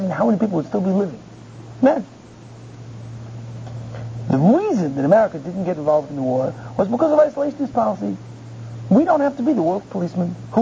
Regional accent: United States; now in Israel; And I actually came to the yeshiva as an American. And then eventually I stayed, I became Israeli, joined the army

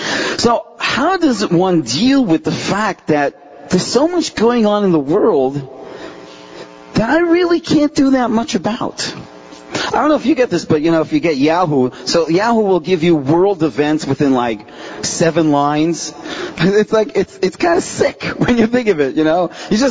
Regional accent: Toronto, Ontario, Canada; I'm from Ontario, Toronto, but North Ontario?

